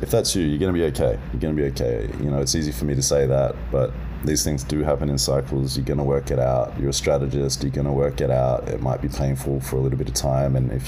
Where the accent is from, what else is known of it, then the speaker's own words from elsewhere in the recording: New York, United States; Today I'm in Hell's Kitchen. I'm back in my hometown.